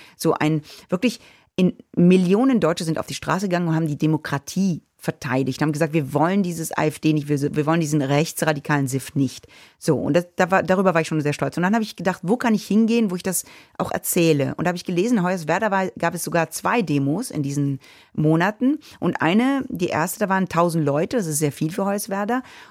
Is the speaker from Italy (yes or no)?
yes; Italy; Wenn ich habe einen deutschen Pass, aber ich bin Italienerin und so.